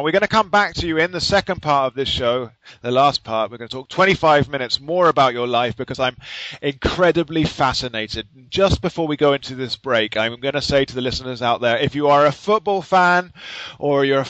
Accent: London, United Kingdom; So we're from more or less the same area because I'm from London, although, you know, that's it. I'm actually genuinely from London. And so we're from, you know, with southerners.

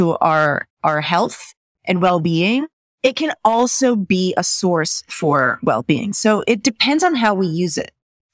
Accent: Israel; now in United States; Well, I'm from Israel originally.

